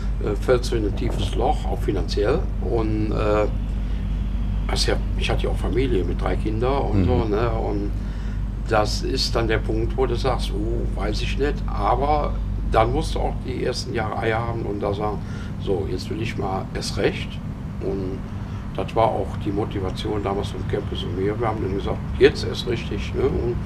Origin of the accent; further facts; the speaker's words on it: Rommerskirchen, North Rhine-Westphalia, Germany; da geboren bin, lebe ich.